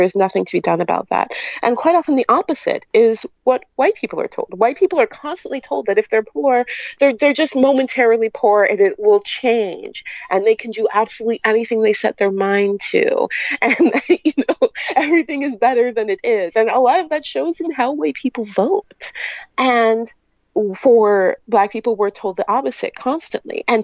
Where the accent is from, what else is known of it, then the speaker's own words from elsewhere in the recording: Seattle, Washington, United States; I grew up in Seattle. So, you know, I like to joke sometimes I speak very fluent white people. I grew up here.